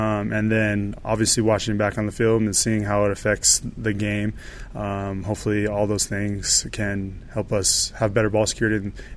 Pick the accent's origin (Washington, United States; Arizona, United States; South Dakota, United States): Arizona, United States; so we're both from Arizona, so yeah.